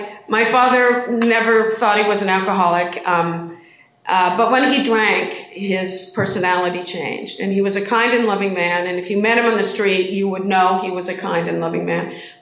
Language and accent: English; Van Nuys, California, United States; and I was raised in Van Nuys